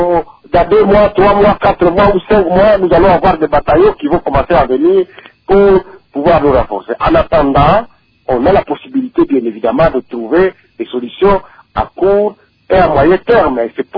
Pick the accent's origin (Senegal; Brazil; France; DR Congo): DR Congo; en tant que Congolais